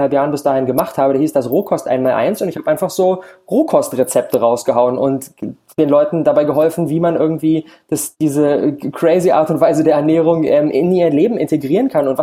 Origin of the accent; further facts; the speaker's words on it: Berlin, Germany; Genau, ich komme aus Berlin, bin in Berlin auch geboren und da zu Hause und fühle mich in Berlin super wohl.